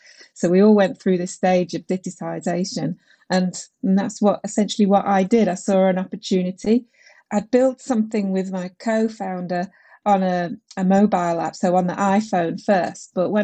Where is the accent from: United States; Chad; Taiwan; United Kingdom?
United Kingdom; London; oh, I'm from London. I'm getting one.